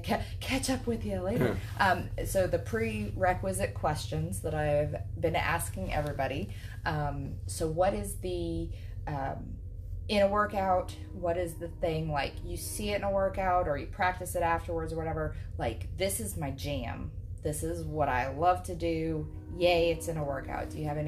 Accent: Lakeland, Florida, United States; I'm from Lakeland, which is right down I-4.

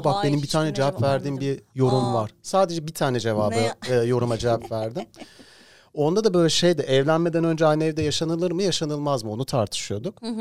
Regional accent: Sivas, Turkey; Ben Sivaslıyım kardeşim.

